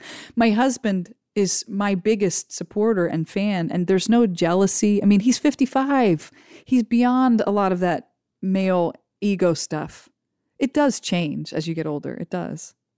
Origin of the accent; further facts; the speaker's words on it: Ohio, United States; moved away; When I grew up in Ohio, I suspected I would just get married and have a bunch of kids, because that's what everybody did.